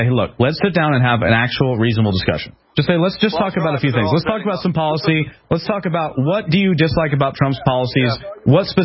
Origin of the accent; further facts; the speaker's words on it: East Coast, United States; that's a true East Coaster right there, and I can tell you that because I'm from the East Coast.